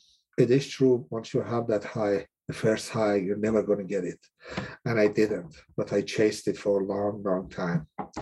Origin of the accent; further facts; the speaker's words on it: Iran; moved away as an adult; now in United States; I'm originally from Iran. I came to the States in 1978. I did not come here to stay.